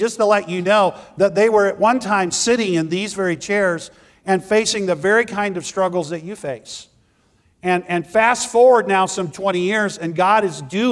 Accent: McAllen, Texas, United States; I grew up down there in McAllen, Texas, and I had the privilege of going back.

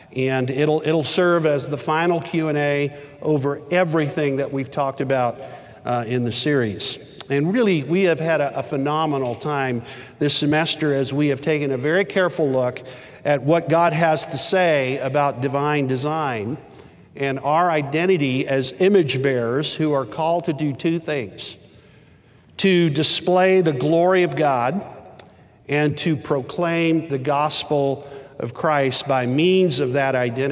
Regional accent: Texas, United States; When I was a kid in the third grade on a dare, growing up in Texas on the playground

